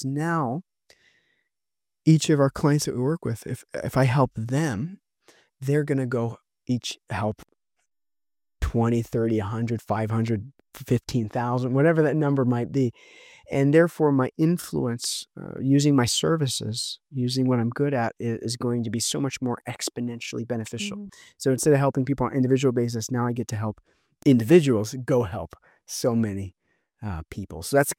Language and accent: English; California, United States; I'm just like I'm a kid from California.